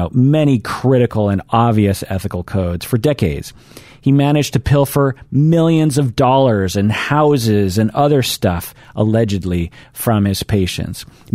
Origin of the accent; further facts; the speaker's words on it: Seattle, Washington, United States; Now, I'm from Seattle. I don't understand what the Hamptons are.